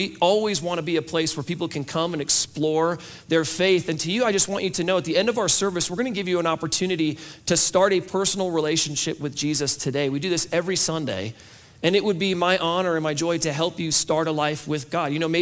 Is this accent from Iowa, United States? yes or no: yes; Iowa, United States; And since I grew up in Iowa, part of what I love of Jeremiah is that he consistently uses like farm language